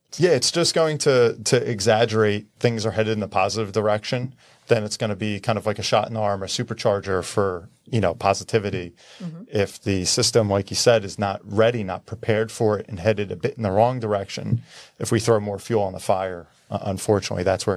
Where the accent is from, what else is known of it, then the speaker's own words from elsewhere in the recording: New Jersey, United States; you know, I'm from New Jersey. I've worked with some deans and presidents of colleges in our state.